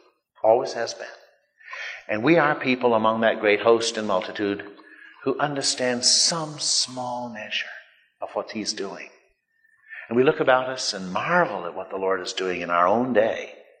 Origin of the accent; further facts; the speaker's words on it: United States; I'm an American, and I suppose if I wanted to be a citizen of France, I'd have to be naturalized into that country.